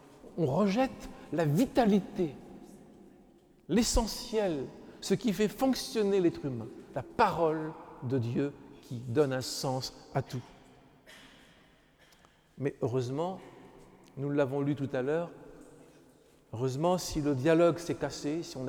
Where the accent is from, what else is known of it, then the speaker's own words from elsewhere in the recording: Normandy, France; born there; Je suis né en Normandie, pas loin des plages du débarquement.